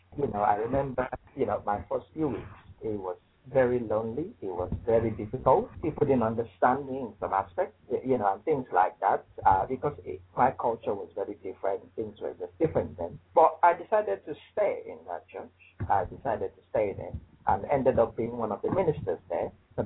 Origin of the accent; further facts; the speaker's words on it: Nigeria; now in United Kingdom; when I came into this country from Nigeria, the plan was to plant a Nigerian Pentecostal church